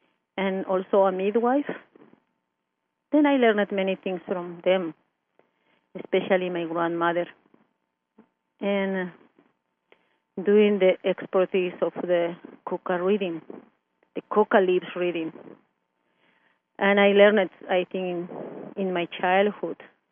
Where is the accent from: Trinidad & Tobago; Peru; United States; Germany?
Peru; Puno; First, I came from Peru, but from the south side of Peru, and that is the highest part of the world, what is the high plateau.